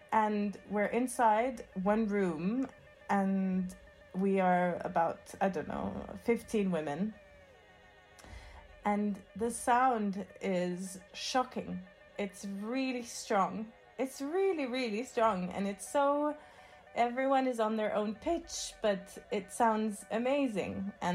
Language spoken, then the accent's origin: English; Jerusalem, Palestine; I'm from Jerusalem, and so I kind of have a sort of ironic privilege over West Bankers.